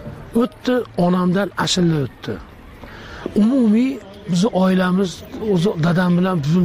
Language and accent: Uzbek; Oltiariq, Fergana Region, Uzbekistan; born there; moved away; also born or lived in Osh; O'zi aslida Farg'onaning Oltarig'ida tug'ilganman. Keyin 83 yili O'shga ko'chib kelganmiz, chunki dadam militsiya xodimi edi.